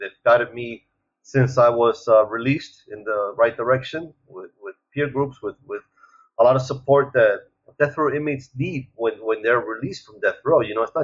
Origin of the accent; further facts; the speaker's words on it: United States; Although I was European, I grew up as just another American, taxpaying American that believed in the American dream